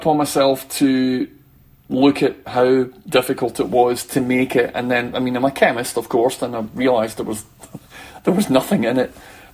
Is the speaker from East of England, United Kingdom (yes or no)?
no; Scotland, United Kingdom; Yeah, I'm Scottish originally.